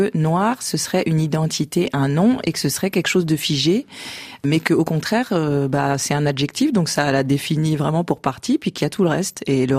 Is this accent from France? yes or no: yes; France; Ma chance, c'est que je suis française et que j'ai pas grandi en Alabama dans les années 50 ou même avant.